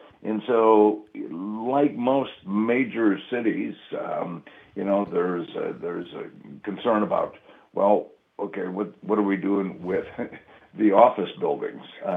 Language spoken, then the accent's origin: English; Appleton, Wisconsin, United States; now in Pittsburgh, United States; You know, I mean, growing up in Appleton, in the paper mills and the Fox River and so on, I said, I came here, you know, it was not paper mills, but it was steel mills.